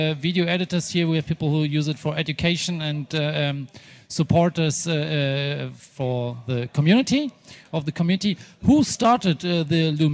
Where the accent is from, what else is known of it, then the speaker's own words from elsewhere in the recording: Berlin, Germany; from Berlin with Tux Radio.